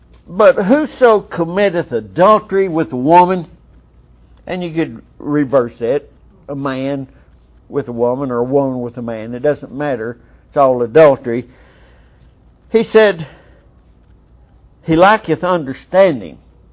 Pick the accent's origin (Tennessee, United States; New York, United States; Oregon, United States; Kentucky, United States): Kentucky, United States; I remember when I was growing up in Kentucky, there was a saying, well, I reckon them people are going to come by today